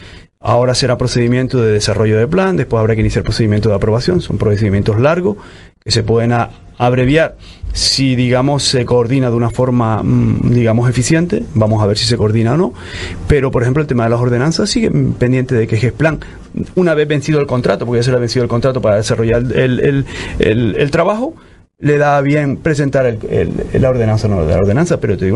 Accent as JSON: {"language": "Spanish", "town": "Las Palmas", "region": "Canary Islands", "country": "Spain", "lives_now": "Fuerteventura, Spain", "said": "yo vine a vivir aquí de Fuerteventura, a Fuerteventura, y era de Las Palmas"}